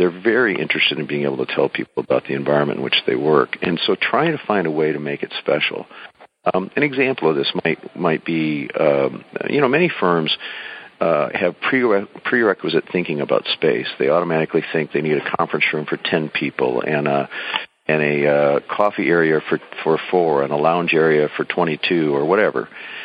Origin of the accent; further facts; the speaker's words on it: Midwest, United States; born there; moved away as an adult; now in San Diego, United States; I am Caucasian. I was born in the Midwest and migrated to San Diego 30 years ago.